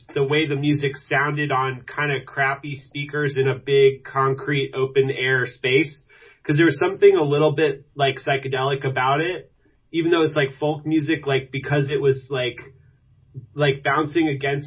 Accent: Louisville, Kentucky, United States; It was probably growing up in Louisville, Kentucky.

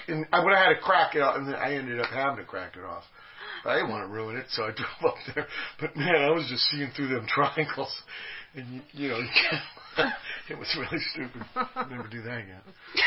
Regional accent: Virginia, United States; You know, I came from Virginia.

